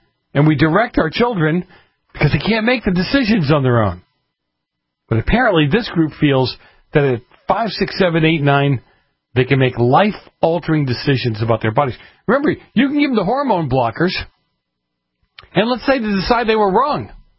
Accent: East Coast, United States; I grew up on the East Coast where the snow was.

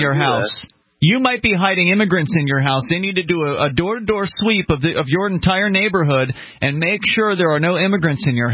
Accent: Sarasota, Florida, United States; Let's go to Bill listening in Florida to WSRQ in my hometown, Sarasota, Florida.

